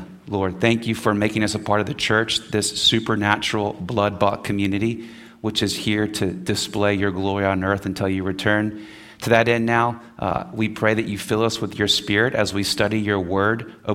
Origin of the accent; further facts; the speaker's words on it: Houston, Texas, United States; Sadly, most of the churches I saw growing up in Houston were like many of the marriages I saw, better pictures of hell than heaven.